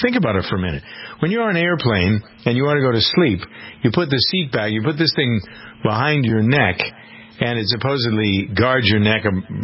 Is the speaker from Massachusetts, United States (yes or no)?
yes; Framingham, Massachusetts, United States; I come from Framingham, Massachusetts